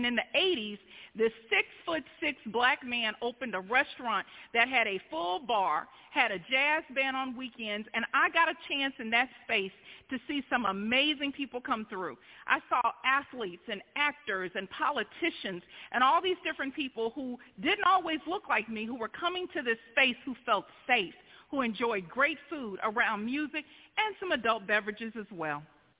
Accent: Shreveport, Louisiana, United States; So I grew up in Shreveport, Louisiana.

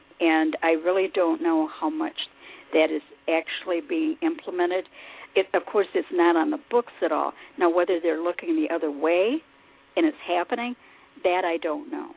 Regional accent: United States; And we as American women, maybe we just don't understand that in some cultures this is okay.

